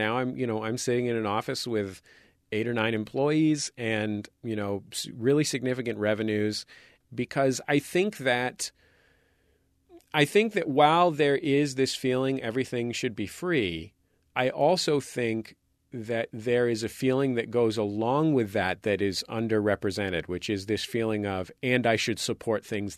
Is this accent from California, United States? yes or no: yes; San Francisco, California, United States; now in Los Angeles, United States; I mean, I care very much about KPCC and KCRW here in Los Angeles. I grew up in San Francisco, and I still care very much about KALW in San Francisco.